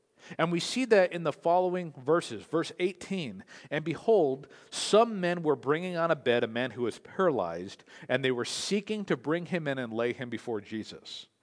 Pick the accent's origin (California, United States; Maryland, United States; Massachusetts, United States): California, United States; I was raised in Southern California.